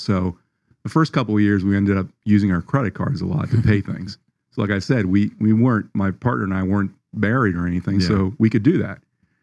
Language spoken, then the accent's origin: English; Florida, United States; Yeah, in Broward County.